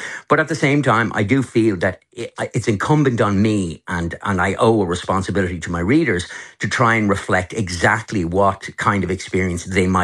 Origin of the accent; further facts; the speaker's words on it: Dublin, Leinster, Ireland; I'm from Dublin. I live in Dublin. I walk O'Connell Street all the time.